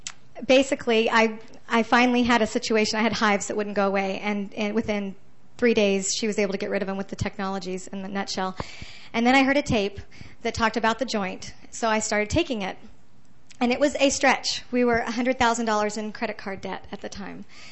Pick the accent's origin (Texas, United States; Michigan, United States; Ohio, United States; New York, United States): Texas, United States; Katy; I'm from Katy, Texas, and right outside of Houston.